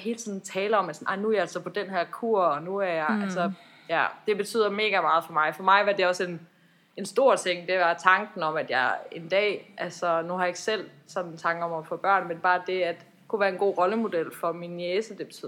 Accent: Iran; Danish is a second language; now in Denmark; fordi jeg kommer fra Iran, og der er en helt anden kultur omkring

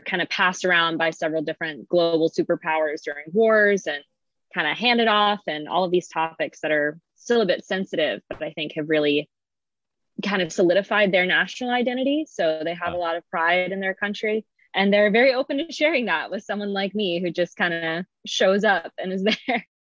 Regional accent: East Coast, United States; Because here, growing up on the East Coast, we'll get storms, but they're always forecasted

